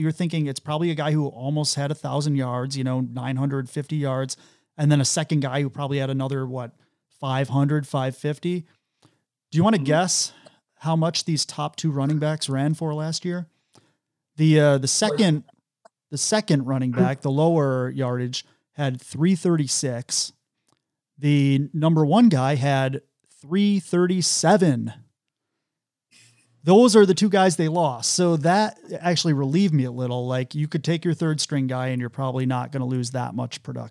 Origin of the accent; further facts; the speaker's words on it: Syracuse, New York, United States; I felt embarrassed, even though we're from Syracuse, but we're not Syracuse football fans. I feel embarrassed just as a Syracusian.